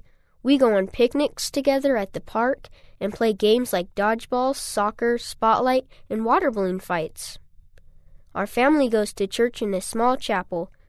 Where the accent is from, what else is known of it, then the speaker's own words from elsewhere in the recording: New Zealand; from New Zealand.